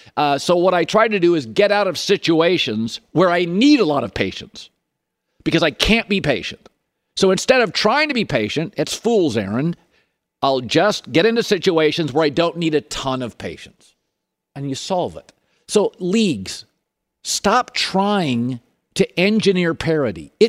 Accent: Seattle, Washington, United States; I grew up in Seattle, so I'm used to the gloomy stuff.

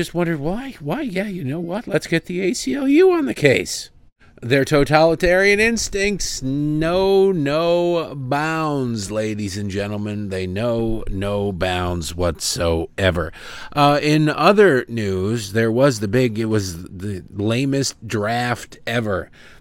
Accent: Detroit, Michigan, United States; Wednesday, July 31st in my hometown of Detroit. Yeah, way to go, Detroit.

